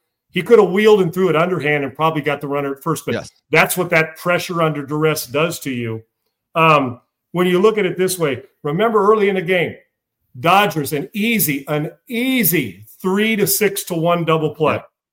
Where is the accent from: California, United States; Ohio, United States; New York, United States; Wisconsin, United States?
California, United States; San Diego; Now, I grew up in San Diego, so sometimes like, ah, fuck, we got our ass kicked. Let's go to the beach.